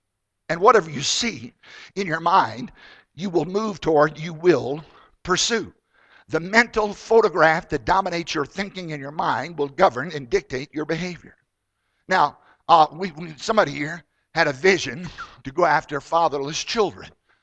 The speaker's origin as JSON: {"language": "English", "region": "Virginia", "country": "United States", "tie": "born or raised there", "said": "Virginia, my home state, has gone to pot."}